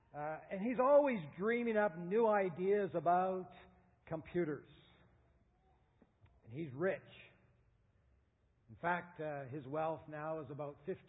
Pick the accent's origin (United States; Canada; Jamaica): Canada; moved away as an adult; now in New Zealand; my wife and I, Jeannie and I, we came from Canada 9 years ago. Before that, 25 years serving churches in Canada. Hence, I don't talk like you or like a Kiwi.